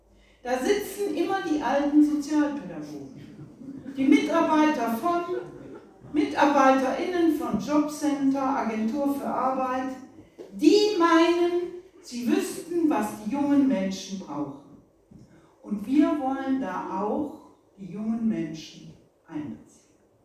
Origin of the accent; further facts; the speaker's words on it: West Germany, Germany; Als Westdeutsche hat mich das sehr berührt